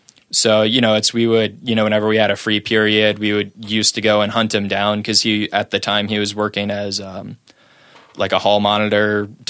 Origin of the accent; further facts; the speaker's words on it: Northbrook, Illinois, United States; also born or lived in Chicago; Northbrook, Illinois, I was born in Chicago and raised in Northbrook.